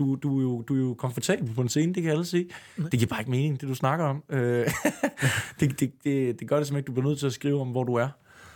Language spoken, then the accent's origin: Danish; Aarhus, Central Denmark Region, Denmark; selvom jeg er fra Aarhus